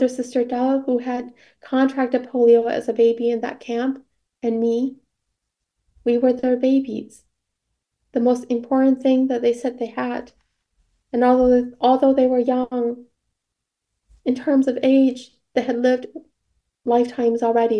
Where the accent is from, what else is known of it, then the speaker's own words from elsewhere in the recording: Saint Paul, Minnesota, United States; Can't say that it was easy growing up in the Midwest as a Hmong American family, low income. I come from the east side of St. Paul.